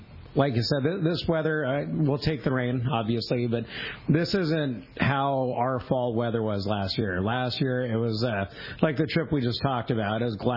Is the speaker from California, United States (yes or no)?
yes; Ventura, California, United States; I, you know, grew up fishing rock cod. I'm from Ventura.